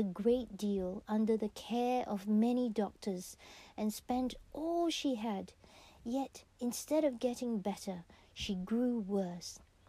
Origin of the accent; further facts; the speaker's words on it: Malaysia; I love durians since childhood, growing up in Malaysia.